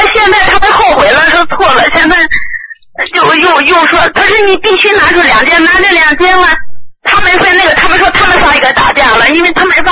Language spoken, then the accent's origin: Chinese; China; now in Beijing, China; 我是农村长大的，来北京接班的。